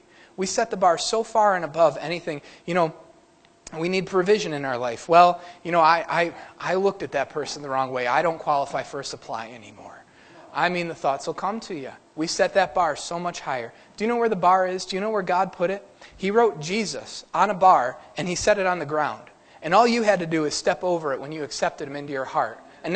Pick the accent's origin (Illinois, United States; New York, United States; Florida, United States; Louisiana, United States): New York, United States; Fredonia; I'm from Fredonia, so I know who she is.